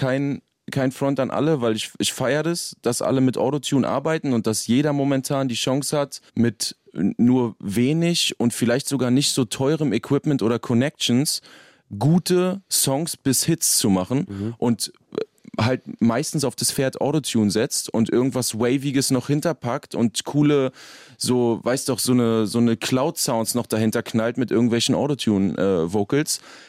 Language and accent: German; Berlin, Germany; Bei uns in Berlin, Kaulsdorf, östlicher Teil von Berlin, weit draußen, fast ganz weit draußen so. Kaulsdorf, und da habe ich immer abgehangen.